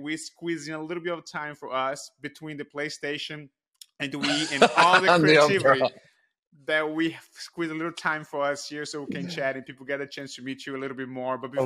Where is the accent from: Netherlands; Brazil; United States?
Brazil; I'm from Brazil originally, but my parents live in Lisbon for a bit.